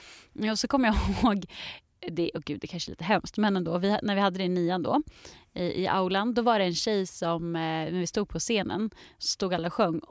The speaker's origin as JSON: {"language": "Swedish", "town": "Linköping", "region": "Östergötland", "country": "Sweden", "said": "i Linköping där jag kommer ifrån"}